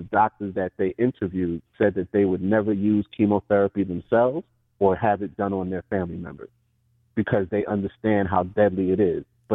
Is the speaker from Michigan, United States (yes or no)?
no; Brooklyn, New York, United States; I remember being a child growing up in Brooklyn